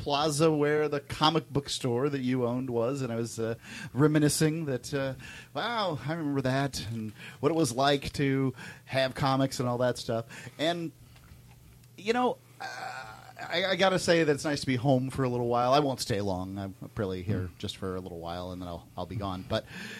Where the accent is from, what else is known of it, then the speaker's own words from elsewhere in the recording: Florida, United States; moved away as an adult; also born or lived in New Hampshire; now in Northern Mariana Islands; New Hampshire years ago, and now my residence is the Commonwealth of the Northern Mariana Islands, but I am originally here from the Gulf Coast of Florida.